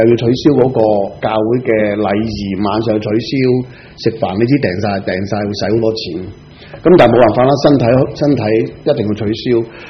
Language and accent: Cantonese; Shek Kip Mei, Kowloon, Hong Kong; 我其实由细在石硖尾大的，我在石硖尾出世的，我亦都是白田住过的。